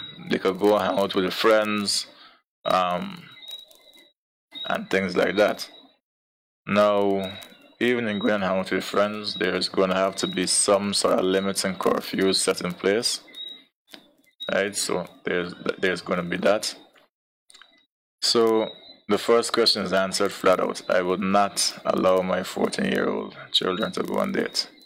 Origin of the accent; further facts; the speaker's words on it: Guyana; growing up in Guyana, going to school, I have seen cases where parents have smothered their children